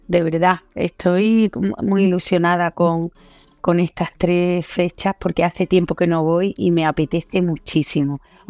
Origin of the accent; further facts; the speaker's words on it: Cádiz, Andalusia, Spain; porque somos gaditanos y vivimos como vosotros, con el mar, rodeados de mar.